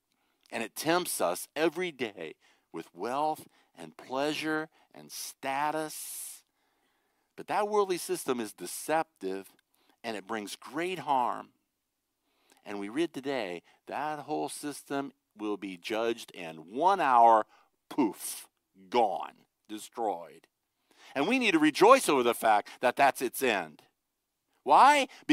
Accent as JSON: {"language": "English", "region": "Ohio", "country": "United States", "tie": "born or raised there", "said": "I grew up in North Ohio. There was a lot of Mennonites some Amish, and I grew up around those people a lot."}